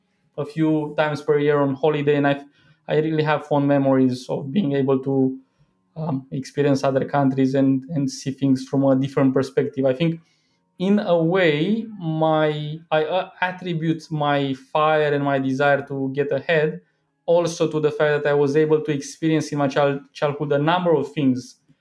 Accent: Bucharest, Romania; I grew up in Bucharest, Romania.

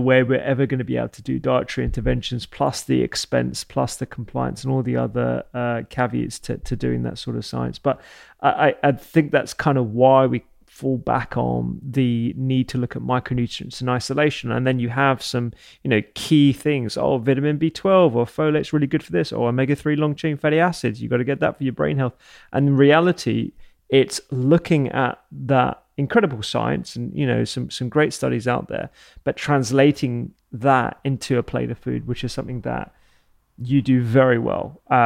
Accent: Punjab, India; And my traditional diet, you know, I'm Punjabi Indian.

